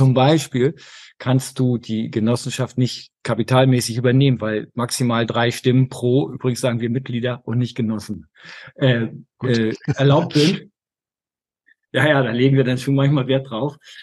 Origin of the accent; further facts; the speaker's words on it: Wilster, Schleswig-Holstein, Germany; Also wir hatten eine Volksbank in Wilster, in dem 5000-Seelen-Kap, wo ich groß geworden bin